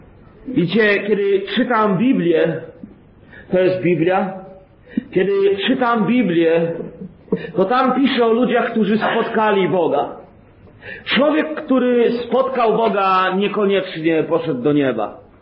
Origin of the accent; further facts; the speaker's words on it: Bielsko-Biała, Silesian Voivodeship, Poland; Mieszkam w Chełmie Lubelskim, to jest na wschodzie Polski, a urodziłem się i wychowałem w Bielsku Białej, mieści około 30-40 km stąd.